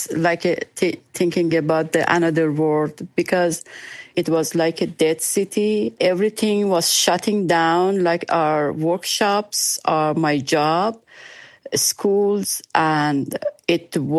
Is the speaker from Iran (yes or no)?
yes; Azerbaijan (Iran), Iran; English is a second language; showing me different type of food from Azerbaijan, because we are from Azerbaijan, Iran.